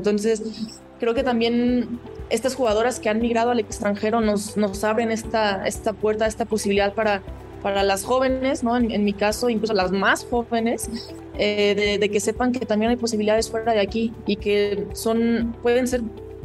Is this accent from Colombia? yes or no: no; Querétaro, Mexico; now in León, Mexico; yo soy de Querétaro, pero a los 2 años que yo vivía aquí, ya cuando iba a visitar a mi familia, era como, ah, tú ya hablas como leonesa.